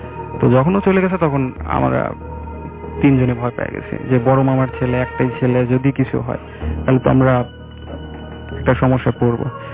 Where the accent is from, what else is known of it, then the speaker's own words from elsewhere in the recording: Pabna, Rajshahi Division, Bangladesh; আমি এসেছি মধ্যপাড়া থেকে আমার হোম টাউন পাবনার অষ্টমনির সাথে।